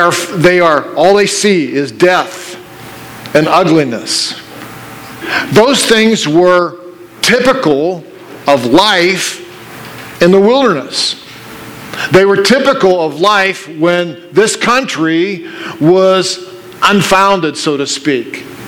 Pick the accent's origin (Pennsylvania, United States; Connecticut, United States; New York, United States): Pennsylvania, United States; Now, I grew up in Pennsylvania, steel mill country, and so I loved to read adventure stories.